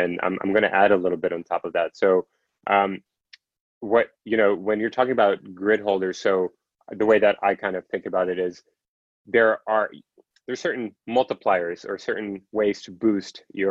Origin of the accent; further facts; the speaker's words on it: Russia; I'm originally from Russia